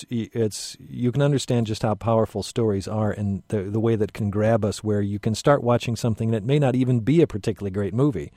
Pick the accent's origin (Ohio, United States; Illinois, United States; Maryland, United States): Illinois, United States; Chicago; I grew up in the Chicago area and watched